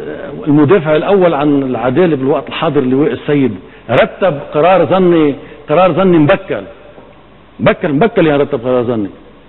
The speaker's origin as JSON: {"language": "Arabic", "country": "Lebanon", "said": "نحن لبنانيين وانتم عم بتقولوا مديريه مخابرات فظيعه"}